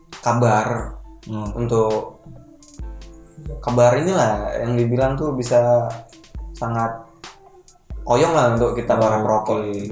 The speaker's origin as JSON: {"language": "Indonesian", "town": "Medan", "region": "North Sumatra", "country": "Indonesia", "said": "Jadi kita warga Medan cukup bangga lah ya."}